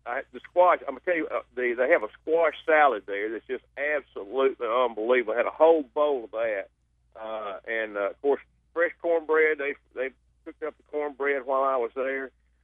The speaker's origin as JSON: {"language": "English", "town": "Lake Village", "region": "Arkansas", "country": "United States", "tie": "born or raised there", "said": "I grew up in Lake Village, you know, in the 50s and 60s, and it was little did I know back then, but it was really just a cool place. It was a cool time to grow up."}